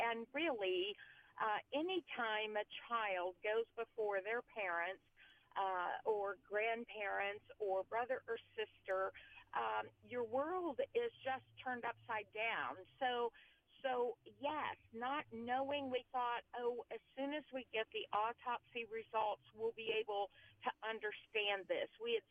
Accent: Indiana, United States; We grew up in Midwestern Indiana, and we had the opportunity.

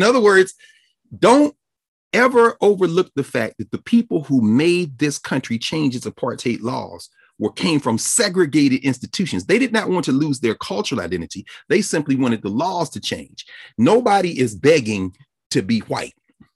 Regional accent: the South, United States; being a Southerner, coming up in the land of the lost cause, I know what white nationalism looks like.

